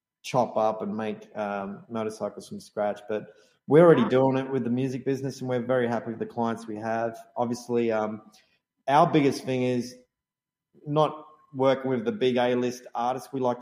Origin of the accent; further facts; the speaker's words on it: Australia; born there; I'm a Spanish background, but I was born in Australia.